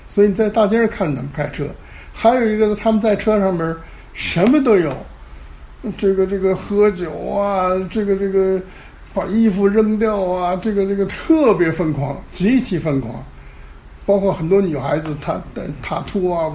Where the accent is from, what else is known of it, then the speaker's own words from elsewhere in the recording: China; moved away as an adult; now in Australia; 我呢是从小在国内长大，然后又经历了从文化大革命到整个文革后期